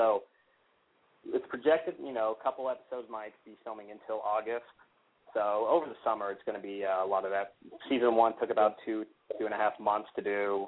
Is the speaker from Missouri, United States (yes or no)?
no; Atlanta, Georgia, United States; Oh well, I'm born and raised in the Atlanta area